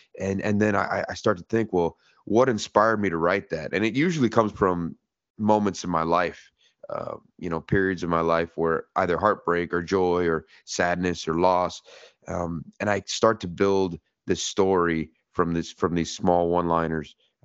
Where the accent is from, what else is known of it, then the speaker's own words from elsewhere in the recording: Miami, Florida, United States; I went down back to my hometown of Miami, Florida